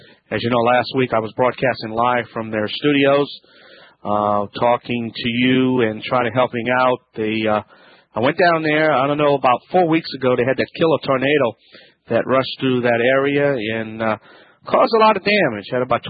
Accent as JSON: {"language": "English", "region": "Louisiana", "country": "United States", "said": "I am the Cajun man from the Bayou Land."}